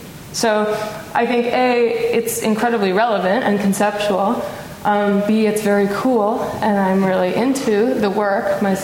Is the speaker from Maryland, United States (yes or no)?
yes; Baltimore, Maryland, United States; I'm from Baltimore, Maryland.